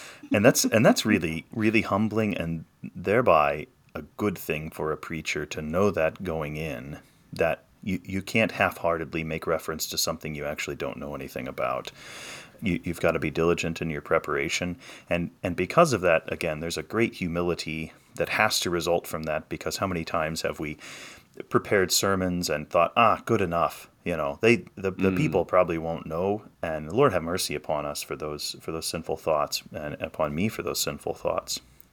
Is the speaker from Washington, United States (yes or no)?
no; Indiana, United States; we're both from Indiana originally, but we've really settled here into southern Michigan